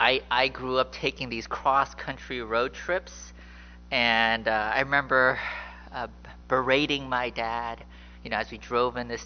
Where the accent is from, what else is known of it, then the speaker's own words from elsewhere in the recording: San Francisco, California, United States; So, you know, I'm from San Francisco, okay? So, you know, if you're like, you know, why? I can't believe he's a Niner. I grew up in San Francisco, okay?